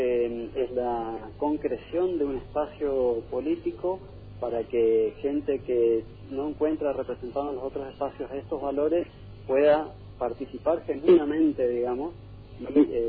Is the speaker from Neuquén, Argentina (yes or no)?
no; Oberá, Misiones, Argentina; born there; Bueno, yo soy nacido en Oberá, sí